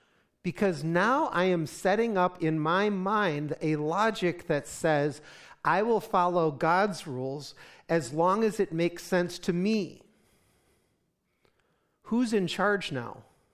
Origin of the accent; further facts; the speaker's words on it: North Dakota, United States; you guys know I'm from North Dakota, right? And North Dakota is known for a lot of things, but it's not known for crowds.